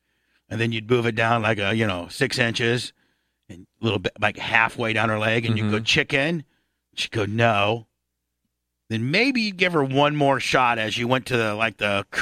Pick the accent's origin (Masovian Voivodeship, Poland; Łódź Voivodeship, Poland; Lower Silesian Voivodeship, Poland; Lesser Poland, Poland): Masovian Voivodeship, Poland; Warsaw; So they did that in Warsaw. So, in seventh and eighth grade